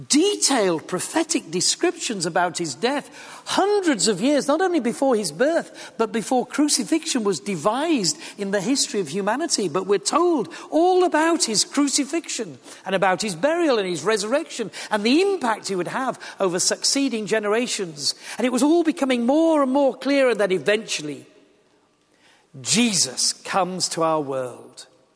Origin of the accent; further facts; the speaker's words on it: Yorkshire and the Humber, United Kingdom; And of course, you've got to remember, I am from Yorkshire.